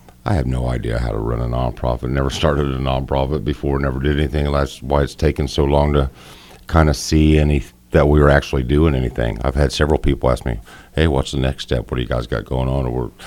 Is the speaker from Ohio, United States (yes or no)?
no; Saint Paul, Minnesota, United States; I grew up in St. Paul and went to school in Waldron.